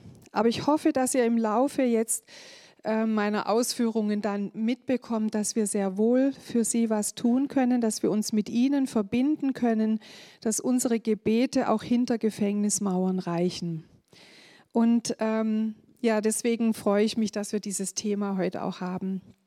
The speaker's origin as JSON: {"language": "German", "town": "Schramberg", "region": "Baden-Württemberg", "country": "Germany", "said": "Ich komme aus Schramberg im mittleren Schwarzwald, also ein bisschen über eine Stunde von hier zu fahren gewesen."}